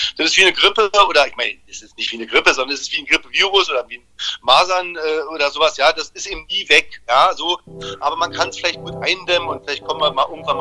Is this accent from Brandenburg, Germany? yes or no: yes; Potsdam, Brandenburg, Germany; also born or lived in Berlin; Naja, ich bin ja Berliner eigentlich, also ich bin eigentlich aus Potsdam, aber ich habe dort über 35 Jahre gelebt. Bin jetzt nach Wandlitz rausgezogen